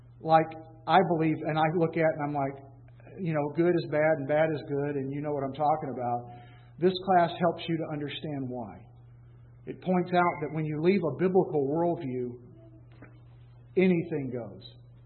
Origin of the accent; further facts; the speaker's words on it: Alabama, United States; now in Wisconsin, United States; I'm ready to get out of Wisconsin personally. I'm from Alabama.